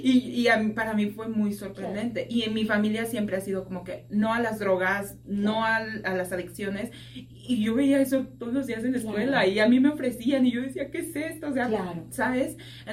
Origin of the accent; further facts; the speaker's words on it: Mexico City, Mexico; yo soy de la Ciudad de México, centro y sur. La familia de mi mamá está en el sur de México.